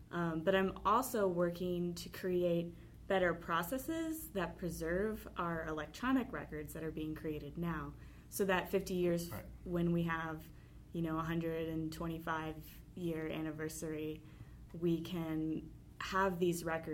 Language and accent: English; Houston, Texas, United States; Well, I grew up in Texas, Houston specifically, and I went to the University of Texas as my undergraduate and then again as my graduate.